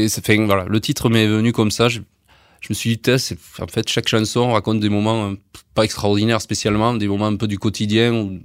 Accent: Occitanie, France; Alors, j'ai passé mon enfance aux 4 saisons

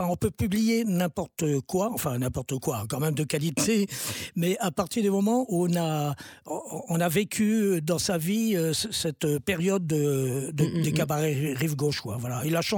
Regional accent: Concarneau, Brittany, France; ado, tout le monde m'appelait … dans ma ville natale à Concarneau.

